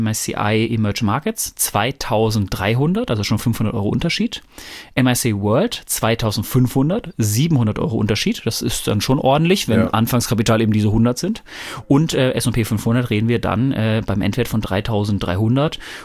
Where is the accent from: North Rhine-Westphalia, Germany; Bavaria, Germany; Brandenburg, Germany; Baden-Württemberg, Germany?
North Rhine-Westphalia, Germany; Ich komme ja ursprünglich aus dem Pott, aber ich kriege das hin.